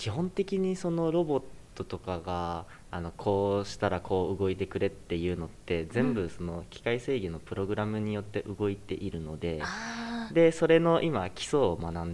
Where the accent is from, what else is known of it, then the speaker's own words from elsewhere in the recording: Toyama, Japan; 富山県ですね。